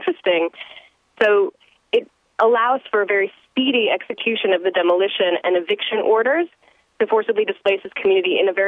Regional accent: Montana, United States; This is as an American born and raised in eastern Montana.

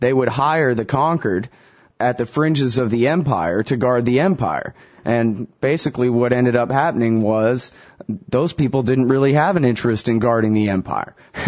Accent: Texas, United States; And now I'm from Texas. I don't really know about that.

